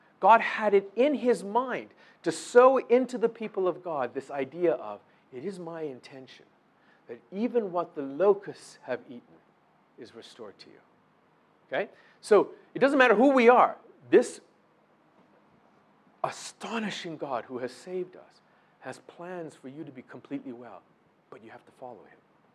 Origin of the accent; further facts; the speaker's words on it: Canada; At least, I'm a Canadian.